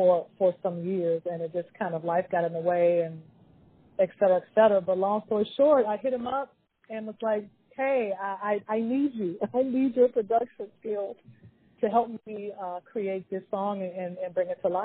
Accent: Washington, District of Columbia, United States; I'm from Washington, D.C., born and raised.

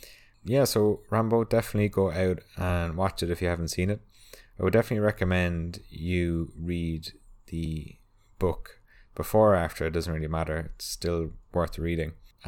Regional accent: Ireland; I'm allowed to say that because I'm Irish

